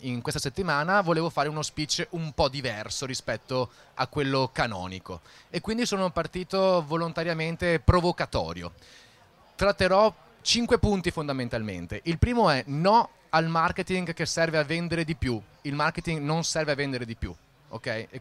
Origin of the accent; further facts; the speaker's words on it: Treviso, Veneto, Italy; vengo da Treviso